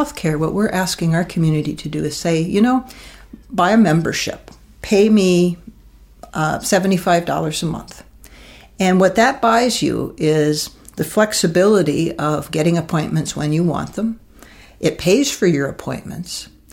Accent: Vermont, United States; Well, I grew up primarily in Vermont and did my schooling at Tulane University and University of Vermont.

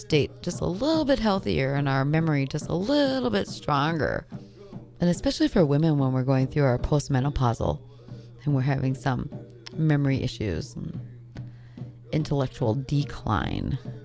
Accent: Minnesota, United States; you know, I'm Bear Clan from the Leech Lake Ojibwe.

